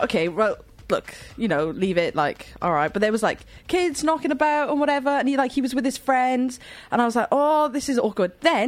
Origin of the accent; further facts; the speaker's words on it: United Kingdom; because I'm a Brit